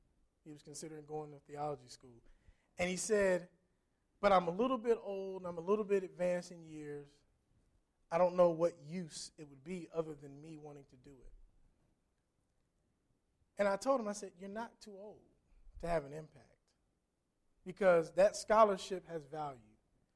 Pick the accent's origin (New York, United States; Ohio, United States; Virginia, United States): Ohio, United States; Now, Pat and I have nothing in common except for we're both from Ohio.